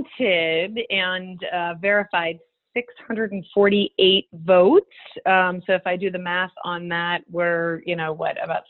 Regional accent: Pennsylvania, United States; So admittedly, I have never lived anywhere else. Born and raised here. … from Ide Town, if that means anything to you.

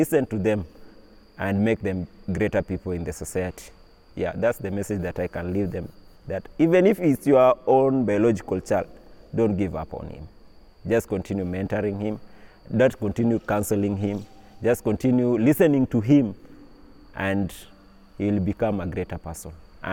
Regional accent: Kenya; For example, I come from the Luo land.

